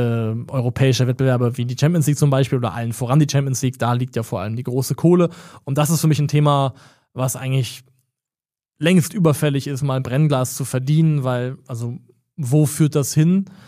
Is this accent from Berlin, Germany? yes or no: no; Baden-Württemberg, Germany; Ich komme aus der Heidelberger Gegend